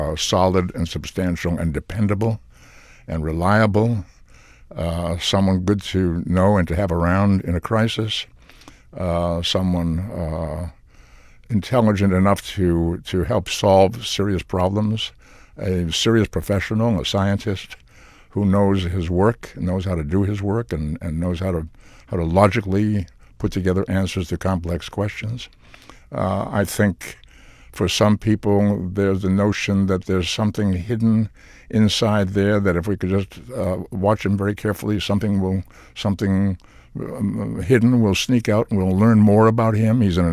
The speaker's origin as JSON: {"language": "English", "town": "Boston", "region": "Massachusetts", "country": "United States", "tie": "born or raised there", "said": "And I grew up in Boston, which was a very Catholic city, and being Jewish, I was in a small minority."}